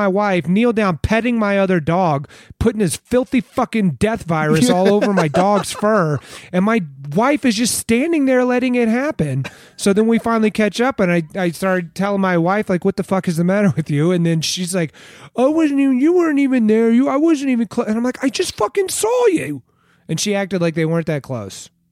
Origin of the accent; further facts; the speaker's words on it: Houston, Texas, United States; now in Colorado, United States; That's because I'm from Houston.